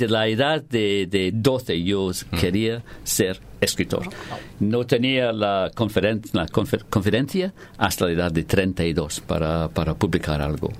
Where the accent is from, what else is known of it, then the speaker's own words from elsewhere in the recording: Glasgow, Scotland, United Kingdom; accent: Glasgow; Spanish is a second language; Y tengo un acento de Glasgow y hablo muy rápidamente.